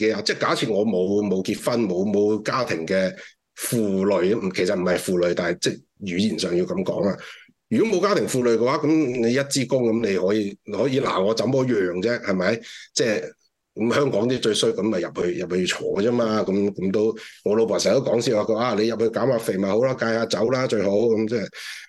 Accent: Macau; 我哋澳門人睇得清楚

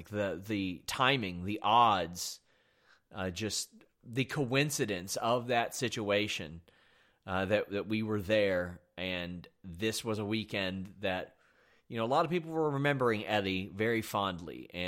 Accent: Kentucky, United States; I'm from Kentucky. It gets really cold here, too, but 30 degrees here is not 30 degrees there, and I learned that lesson.

